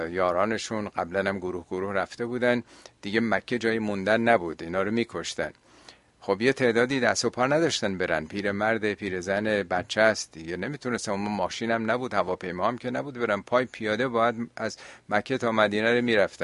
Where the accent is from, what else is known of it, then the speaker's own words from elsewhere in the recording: Iran; البته حالا ما چون ایرانی هستیم و شاید بیشتر حساسیت رون باشه